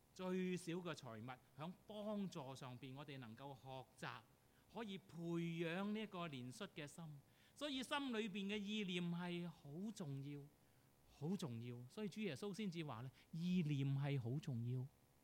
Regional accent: China; 我们中国人都说恻隐之心人皆有之

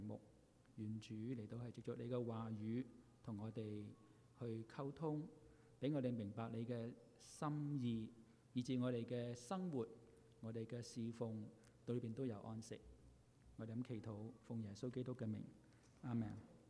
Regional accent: California, United States; 我是加州來的嘛，加州就很不同，

